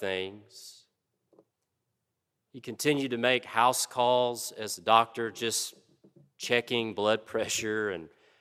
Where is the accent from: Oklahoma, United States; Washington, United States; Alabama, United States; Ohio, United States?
Alabama, United States; And since we're from Alabama, we didn't realize there'd still be snow on the ground in late May.